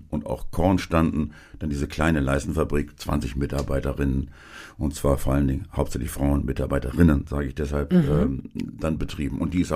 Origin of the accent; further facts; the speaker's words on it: Schaumburg, Lower Saxony, Germany; Dieses ist meine Heimat geworden. Obwohl ich auch meine alte Heimat Schaumburg sehr liebe, weil sie auch reizvoll ist.